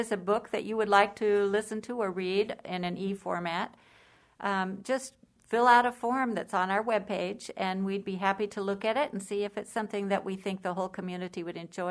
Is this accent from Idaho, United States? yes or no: yes; McCall, Idaho, United States; Actually, I'm a native of Idaho. I grew up in McCall, and we had a really small, kind of dark and dingy library